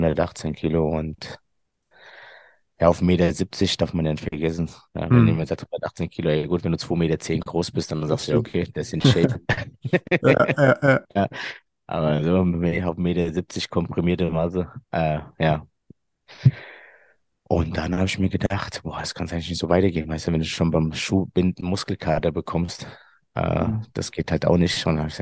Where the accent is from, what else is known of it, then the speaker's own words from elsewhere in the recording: Hesse, Germany; accent: Frankfurt dialect; Ich bin 38 Jahre alt, komme aus dem Raum Frankfurt, wie man an dem Dialekt raushören kann.